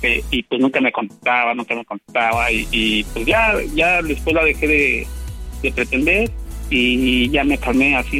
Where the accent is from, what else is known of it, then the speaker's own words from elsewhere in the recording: Tlaxcala, Mexico; now in Tijuana, Mexico; No, yo soy de Tlaxcala. Yo soy de Tlaxcala, pero pues aquí le ando camillando.